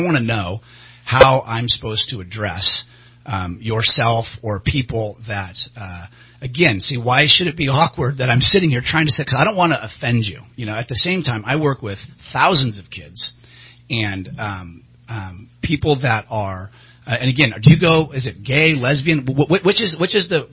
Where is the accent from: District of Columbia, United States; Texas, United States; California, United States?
California, United States; growing up in Shasta County, I didn't have a lot of gay friends.